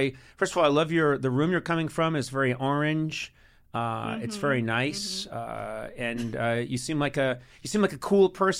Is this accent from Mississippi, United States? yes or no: no; Boston, Massachusetts, United States; Because I grew up in Boston.